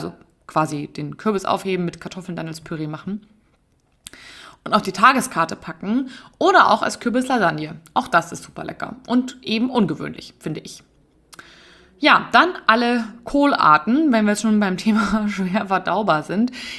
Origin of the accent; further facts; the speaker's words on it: Bavaria, Germany; wie man bei uns in Bayern sagt